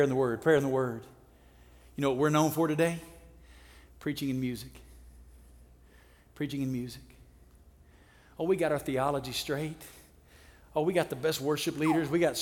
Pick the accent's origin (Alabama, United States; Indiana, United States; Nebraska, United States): Alabama, United States; now in Las Vegas, United States; Like I'm originally from Alabama. When God called us to Las Vegas, you couldn't have picked a place further off our radar.